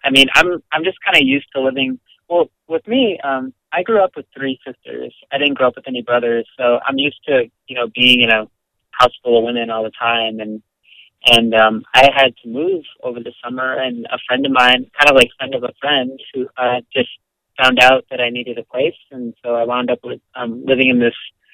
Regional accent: Midwest, United States; I'm very Midwesterner

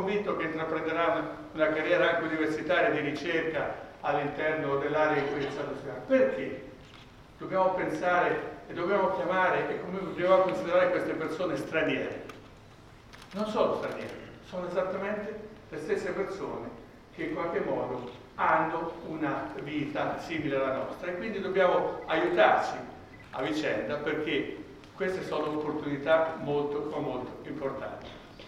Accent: Loreto, Marche, Italy; born there; Invece dico che sono nato a Loreto, tutti riescono a capire dove mi trovo

